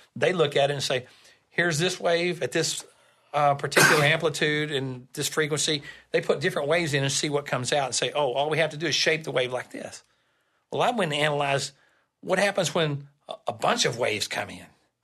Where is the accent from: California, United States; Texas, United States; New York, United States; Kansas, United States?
Texas, United States; I'll make it a short story here. We're from Texas, and we usually tell long stories.